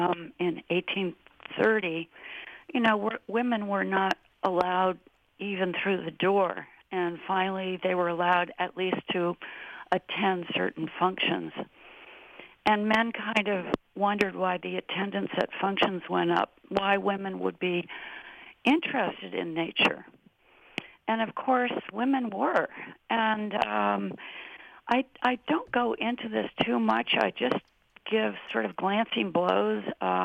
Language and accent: English; Boston, Massachusetts, United States; My growing up in Boston, you know, everybody around expected you to marry the right people.